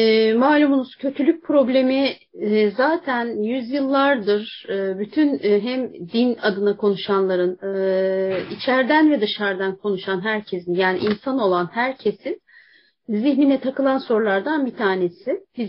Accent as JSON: {"language": "Turkish", "region": "Bursa", "country": "Turkey", "tie": "born there", "said": "Ben 1971 Bursa doğumluyum."}